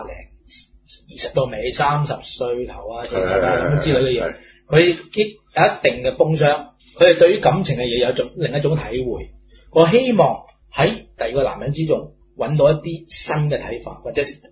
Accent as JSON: {"language": "Cantonese", "country": "Hong Kong", "said": "我寫明我係香港人我感到香港人自豪"}